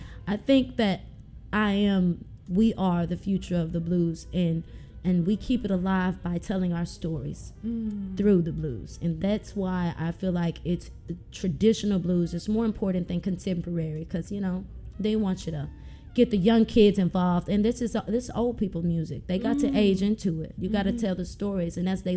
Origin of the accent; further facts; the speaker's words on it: Memphis, Tennessee, United States; I was born in Whitehaven. I went to elementary school out in East Memphis, and then high school in Carrierville and Germantown.